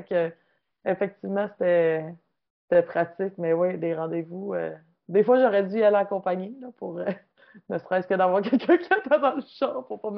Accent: Quebec, Canada; on vient de l'Abitibi, là, quand même, nos amis ne sont pas à 2 rues de chez nous.

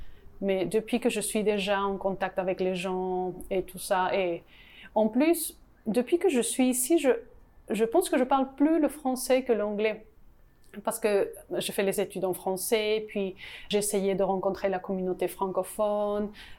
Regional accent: Peru; French is a second language; Parce que nous, on vient du Pérou.

